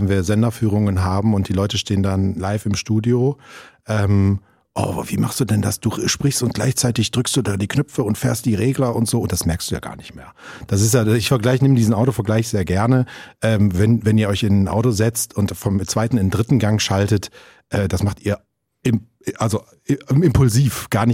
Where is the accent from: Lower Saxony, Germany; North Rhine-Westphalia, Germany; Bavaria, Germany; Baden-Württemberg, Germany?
North Rhine-Westphalia, Germany; born there; also ich bin in NRW geboren und habe da bei den Lokalradios angefangen.